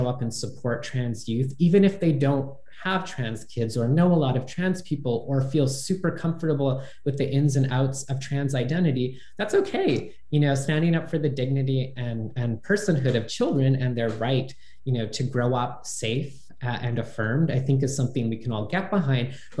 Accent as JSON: {"language": "English", "region": "Pennsylvania", "country": "United States", "tie": "born or raised there"}